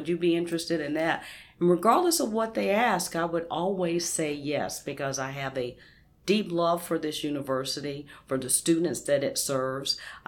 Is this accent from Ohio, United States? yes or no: no; North Carolina, United States; I came here from Wake County. I grew up on a local family farm.